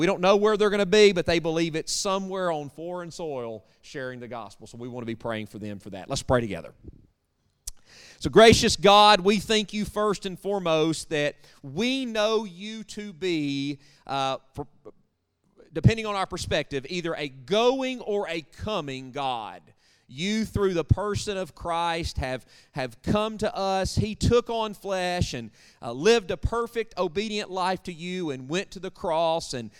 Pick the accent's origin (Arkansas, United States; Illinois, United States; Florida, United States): Arkansas, United States; Now, y'all know I'm from Arkansas. There's days, there's mornings I can't pronounce my own name.